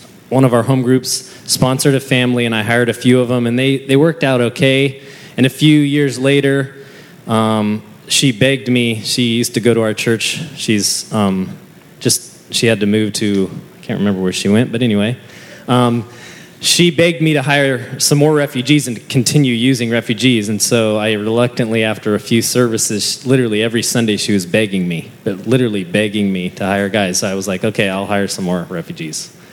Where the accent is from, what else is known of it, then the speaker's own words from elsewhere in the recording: Oregon, United States; So I grew up out in Oregon.